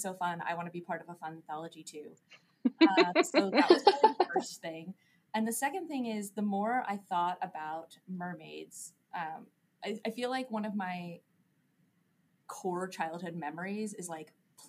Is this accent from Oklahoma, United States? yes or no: no; New Jersey, United States; I grew up on the Jersey Shore, so like I spent a lot of time in the water.